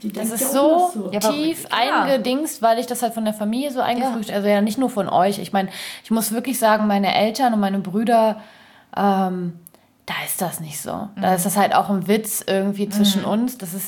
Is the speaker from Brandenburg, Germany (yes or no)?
yes; Brandenburg, Germany; ich würde mich tatsächlich auch als Brandenburger definieren, tief drin, weil meine Erziehung, glaube ich, so ist. Dass ich schon das Dorfding halt auch in mir habe oder halt dieses Brandenburg, also dass ich schon so ein bisschen Ossi-mäßig in Anführungszeichen erzogen wurde